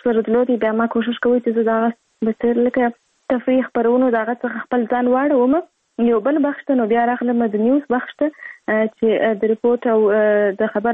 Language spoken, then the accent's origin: Pashto; Kandahar, Afghanistan; born or raised there